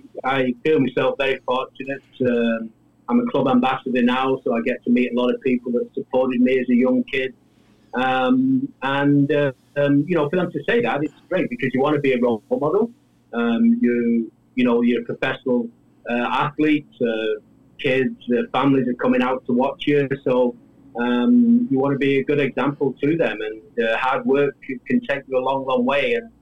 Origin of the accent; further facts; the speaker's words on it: England, United Kingdom; My dad was from Jamaica, was into cricket. My mom just worked. So I think it's just growing up in England